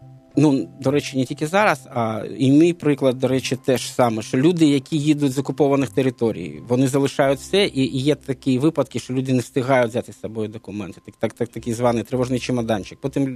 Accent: Donetsk, Donetsk Oblast, Ukraine; now in Kyiv, Ukraine; я сам з Донецьку і приїхав в Київ

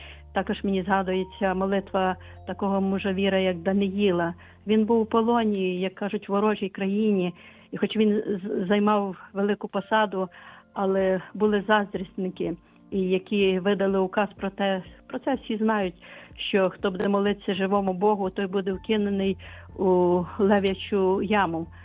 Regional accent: Lviv, Lviv Oblast, Ukraine; я зі Львова.

